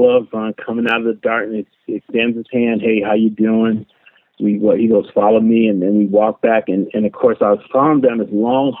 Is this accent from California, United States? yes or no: yes; California, United States; I'm from California, so I'd never seen snow drifts as high as the building